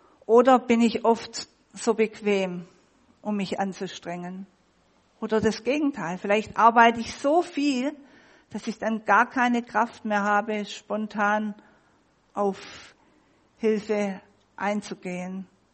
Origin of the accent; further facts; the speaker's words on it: Baden-Württemberg, Germany; Ich bin Schwabe und ein Schwabe verschleudert nichts.